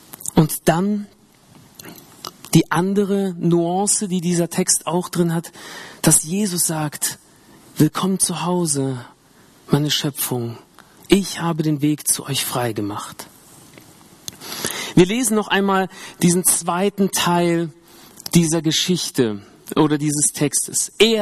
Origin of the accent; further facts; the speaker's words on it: Tajikistan; eigentlich in meiner alten Heimat in Tadschikistan